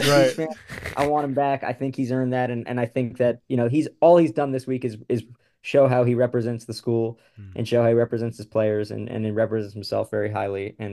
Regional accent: New York City, New York, United States; Like, I grew up in New York City, and I grew up going to Columbia basketball games

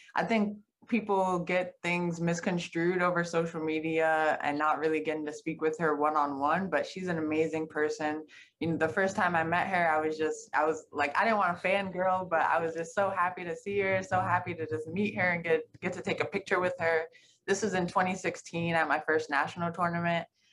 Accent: Bronx, New York, United States; but I'm originally from the Bronx.

